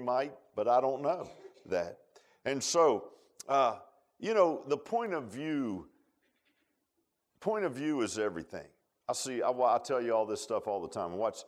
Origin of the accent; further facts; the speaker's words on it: Virginia Beach, Virginia, United States; I grew up in Virginia Beach, so you know what, the climate's a little bit milder than it is here.